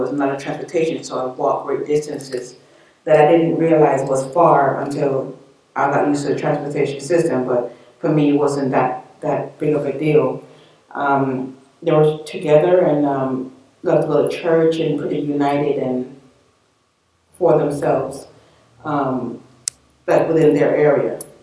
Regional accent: Gordon Town, Saint Andrew, Jamaica; Growing up in Jamaica, I grew up in a parish, which is St. Andrews. It's like a state out here. And it was a little small village or town called Gordontown. And the community was pretty together.

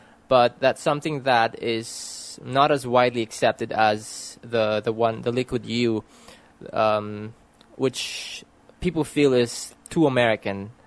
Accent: Philippines; accent: near RP; Although my near RP accent is my default accent for formal occasion, I can also switch to a more local accent if I wanted to.

